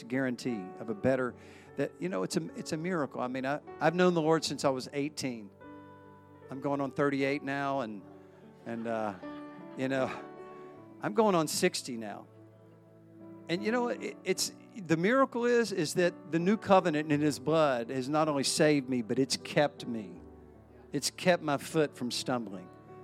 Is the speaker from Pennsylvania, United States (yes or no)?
no; New York, United States; I'm a New Yorker, so I'm really special.